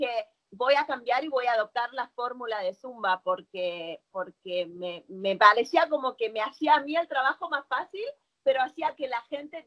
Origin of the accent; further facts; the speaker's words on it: Ciudad Jardín Lomas del Palomar, Buenos Aires Province, Argentina; moved away as an adult; now in United States; yo vivo en Estados Unidos desde el 2003. Pero soy argentina, nací en Argentina, viví, crecí todo en Ciudad Jardín, Palomar. En el 2003 me mudé aquí a Estados Unidos y yo vine como estudiante.